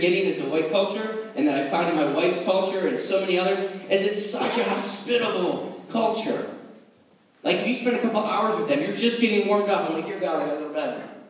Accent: Guatemala; moved away; When I came here from Guatemala, and I'm trying to find my place, and I'm, like, interviewing for a job

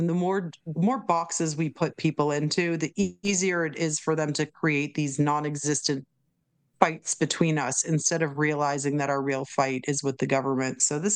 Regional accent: Massachusetts, United States; I have to say, growing up in Massachusetts, we had a totally different system of how the police and the sheriff's department worked.

